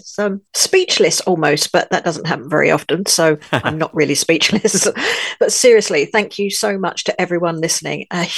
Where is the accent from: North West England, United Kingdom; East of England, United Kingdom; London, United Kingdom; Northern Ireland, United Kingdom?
London, United Kingdom; born there; I was born in London, but this year I'm celebrating 20 years of having a house in France, or rather a home in France